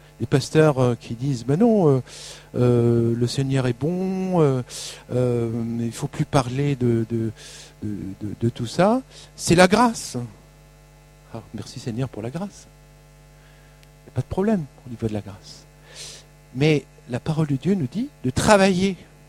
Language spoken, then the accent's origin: French; France; en tant que Français, moi, je cherche des machins.